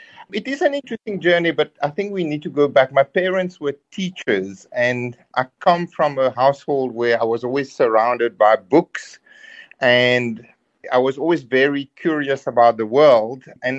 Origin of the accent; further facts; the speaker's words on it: Mauritius; moved away as an adult; also born or lived in United Kingdom; No, I grew up in Mauritius, but then after my matric, I went to the UK where I did most of my further studies, my undergrad, postgrad, and then chartered accountancy qualifications.